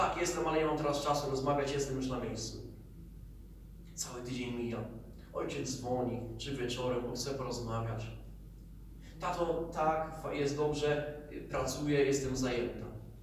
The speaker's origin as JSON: {"language": "Polish", "town": "Toruń", "region": "Kuyavian-Pomeranian Voivodeship", "country": "Poland", "said": "jestem blisko, bo jestem z Torunia i w Toruniu jestem"}